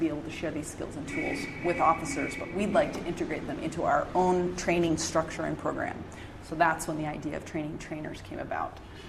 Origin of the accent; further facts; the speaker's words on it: United States; So I'm American, Fortunately, my French has improved.